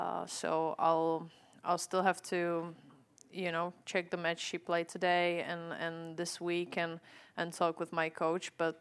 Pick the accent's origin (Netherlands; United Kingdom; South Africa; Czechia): Czechia; English is a second language; obviously I'm from Europe, from Czech Republic. I was growing up on the clay court